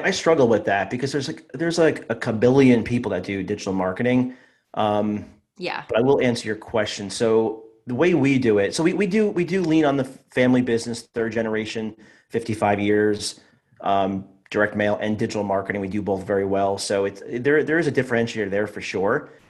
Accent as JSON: {"language": "English", "region": "New Jersey", "country": "United States", "tie": "born or raised there", "said": "New Jersey. Yeah, I'm New Jersey. I've lived here all my life except for 4 years in college in Pennsylvania. But yeah, New Jersey."}